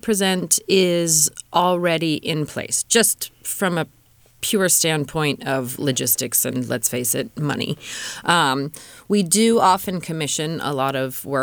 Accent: Tahoe, United States; But I'm born and raised in Tahoe

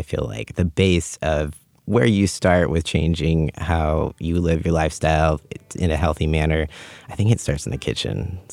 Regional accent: Auburn, California, United States; growing up in Auburn, it was a much more like small conservative town. I grew up going to a Christian school and all that stuff.

